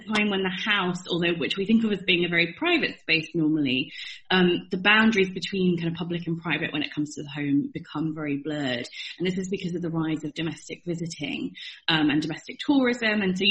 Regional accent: Chester, North West England, United Kingdom; Plasnoeth in Llangollen in North Wales. And that's kind of very near to where I grew up in Chester.

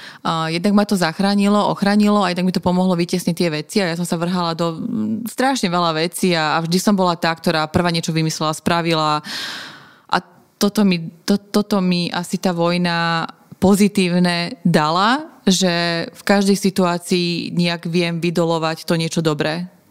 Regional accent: Croatia; Slovak is a second language; now in Slovakia; keď na Slovensku som viac menej už Slovenka, alebo tu žijem už veľmi dlho, ale kedykoľvek som niekde vonku a pýtajú sa ťa, odkiaľ si, ja automaticky poviem, že z Chorvátska, bez zaváhania.

